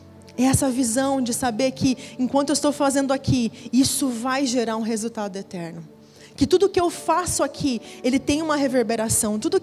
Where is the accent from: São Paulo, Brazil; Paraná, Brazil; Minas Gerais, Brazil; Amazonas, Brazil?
Paraná, Brazil; Foz do Iguaçu; Eu amo Foz, eu sou de Foz do Iguaçu.